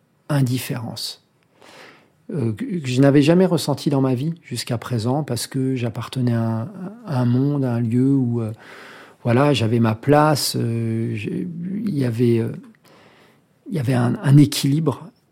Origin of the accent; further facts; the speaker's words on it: France; also born or lived in Bujumbura, Burundi; Et j'avais le passeport français. Enfin, c'était... voilà, je suis français, j'étais français, mon père était français. Comme je disais, j'ai grandi dans la culture française, la culture rwandaise.